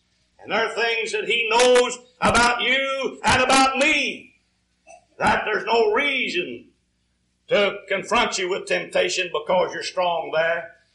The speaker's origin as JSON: {"language": "English", "region": "Kentucky", "country": "United States", "tie": "born or raised there", "said": "But I grew up in Eastern Kentucky, and times were hard back there."}